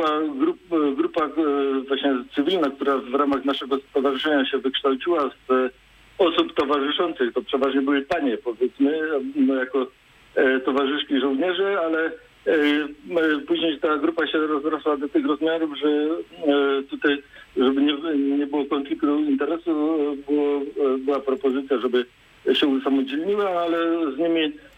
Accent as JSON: {"language": "Polish", "town": "Leśnica", "region": "Opole Voivodeship", "country": "Poland", "said": "Po pierwsze, pochodzę z Leśnicy"}